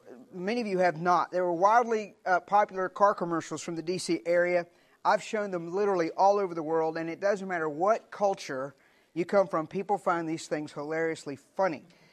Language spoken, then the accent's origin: English; Virginia, United States; I'm originally from Southwest Virginia. Anybody see the show Moonshiners? That's where I'm from.